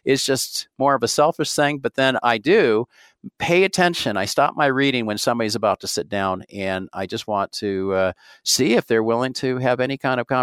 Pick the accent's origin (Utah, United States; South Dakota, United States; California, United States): Utah, United States; As I mentioned, I'm from Utah, and so I'm flying out of Salt Lake City a lot.